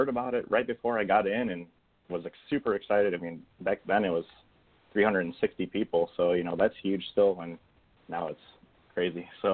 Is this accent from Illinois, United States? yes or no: yes; Illinois, United States; I'm from Northern Illinois.